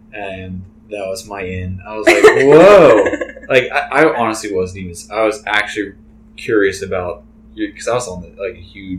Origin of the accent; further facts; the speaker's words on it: Idaho, United States; oh, I'm from Idaho and I'm in the area.